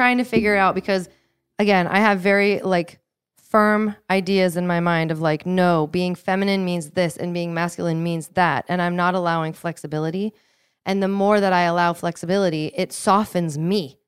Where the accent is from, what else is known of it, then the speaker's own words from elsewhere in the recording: Seattle, Washington, United States; It's like, in where I grew up, so I grew up outside of Seattle. I went to Seattle all the time.